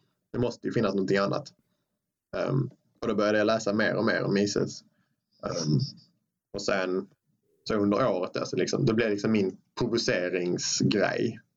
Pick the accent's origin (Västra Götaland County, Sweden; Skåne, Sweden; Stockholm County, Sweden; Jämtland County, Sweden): Skåne, Sweden; Trelleborg; Jag växte upp i Skåne i Trelleborg. I gymnasiet i Malmö.